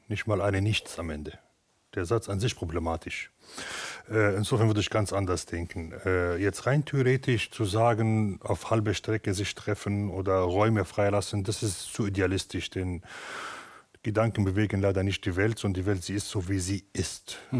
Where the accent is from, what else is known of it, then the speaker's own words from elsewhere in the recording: Damascus, Damascus Governorate, Syria; Wie ich aufgewachsen bin in Damaskus